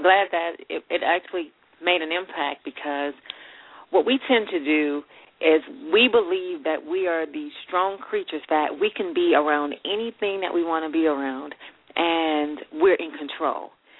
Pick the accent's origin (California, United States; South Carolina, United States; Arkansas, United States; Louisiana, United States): Louisiana, United States; New Orleans; I am from New Orleans, yes.